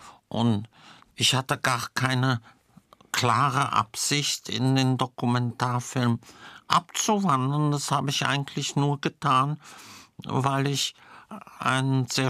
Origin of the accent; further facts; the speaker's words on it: Frankfurt, Hesse, Germany; born there; Ich bin ja nur zufällig in Frankfurt geboren.